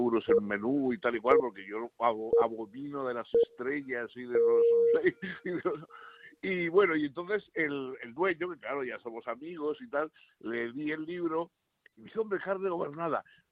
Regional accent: Mexico; Eso ya no te puedo decir. yo soy solo mexicano.

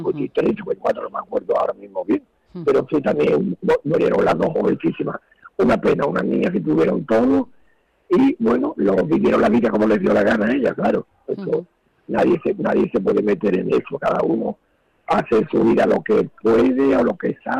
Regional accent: Ronda, Andalusia, Spain; Pero siempre yo soy de Ronda también.

